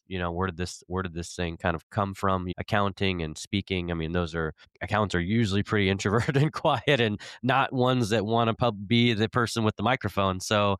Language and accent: English; Portland, Oregon, United States; It was because I grew up in Portland, Oregon. We were super poor, you know, food stamps, government housing.